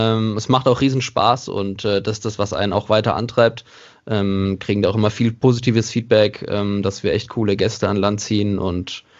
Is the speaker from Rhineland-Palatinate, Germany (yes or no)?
no; Karlsruhe, Baden-Württemberg, Germany; now in Munich, Germany; geboren und aufgewachsen bin ich in Karlsruhe.